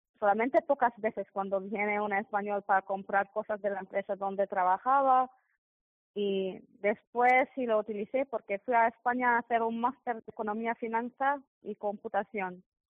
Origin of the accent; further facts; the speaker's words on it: South Governorate, Lebanon; Spanish is a second language; Yo soy del sur del Líbano, de un pueblo del distrito de Marzayún que se llama Clea.